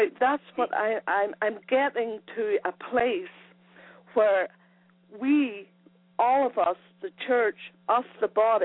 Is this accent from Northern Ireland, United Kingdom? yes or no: yes; Northern Ireland, United Kingdom; We all know about Northern Ireland. Growing up in Northern Ireland about Protestants and Catholics.